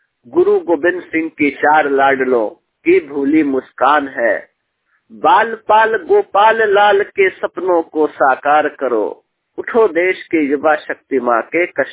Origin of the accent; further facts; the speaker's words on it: Delhi, India; दिल्ली का रहने वाला हूँ, 100% ब्लाइंड।